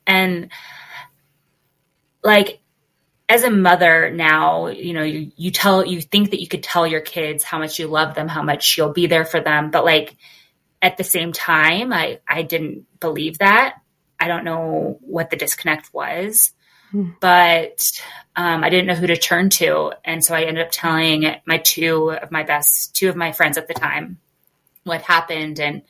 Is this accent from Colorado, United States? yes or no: yes; Denver, Colorado, United States; born there; But yeah, I was born in Denver, where I currently live, but I ended up moving around.